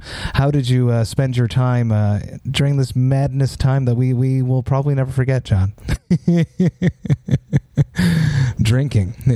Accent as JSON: {"language": "English", "region": "Quebec", "country": "Canada", "second_language": "English", "said": "I'm from Quebec, Canada."}